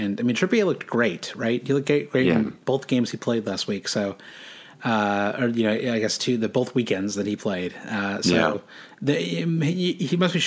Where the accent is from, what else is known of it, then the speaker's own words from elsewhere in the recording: United States; I said nothing, not nil, because I'm an American.